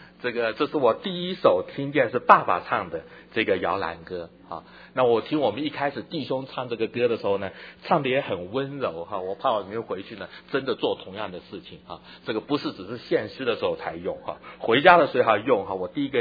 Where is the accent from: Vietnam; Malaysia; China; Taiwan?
China; 我想哈，我们中国人做父亲呢，通常对于孩子都不太show affection